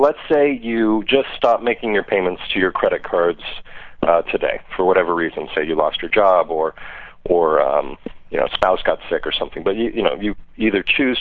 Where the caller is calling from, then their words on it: Seattle, Washington, United States; Seattle, Washington.